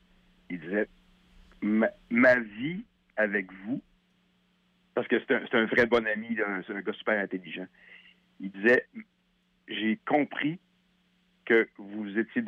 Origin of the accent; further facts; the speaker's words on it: Quebec, Canada; les gens pensent qu'étant donné qu'on vient de la Beauce, que c'est plus facile.